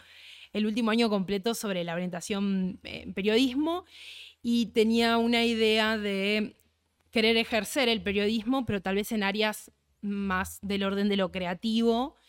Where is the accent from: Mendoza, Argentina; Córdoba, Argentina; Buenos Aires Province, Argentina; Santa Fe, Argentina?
Santa Fe, Argentina; moved away as an adult; now in Buenos Aires, Argentina; yo me vine a vivir a Buenos Aires, soy santafesina.